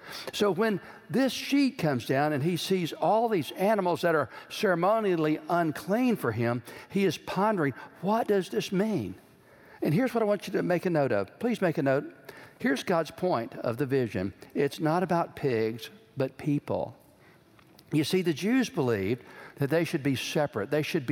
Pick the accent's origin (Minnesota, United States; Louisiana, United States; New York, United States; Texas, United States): Texas, United States; As I was growing up in Central Texas, my family was very prejudiced.